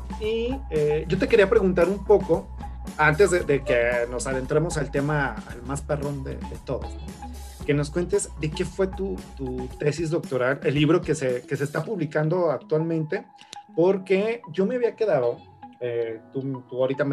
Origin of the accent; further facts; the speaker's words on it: Zacatecas, Mexico; soy historiador y soy zacatecano.